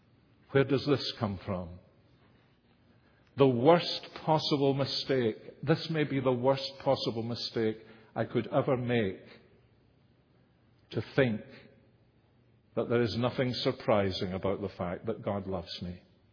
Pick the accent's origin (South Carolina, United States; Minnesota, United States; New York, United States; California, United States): South Carolina, United States; Columbia; I'm from Columbia, South Carolina.